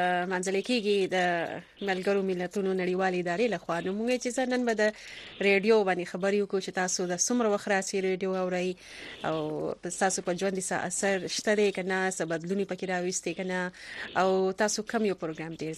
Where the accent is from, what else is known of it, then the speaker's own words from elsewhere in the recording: Karachi, Sindh, Pakistan; ولې چې موږ په کراچۍ کې پیدا لوي شوی